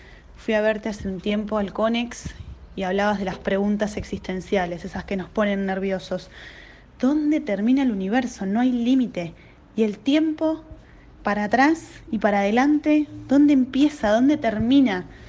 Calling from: Berazategui, Buenos Aires Province, Argentina; de Berazategui.

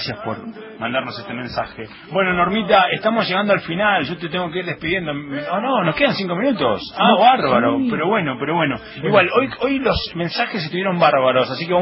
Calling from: Caleta Olivia, Santa Cruz, Argentina; de Caleta Olivia, provincia de Santa Cruz. Estoy de vacaciones en el Lago Puelo, Chubut.

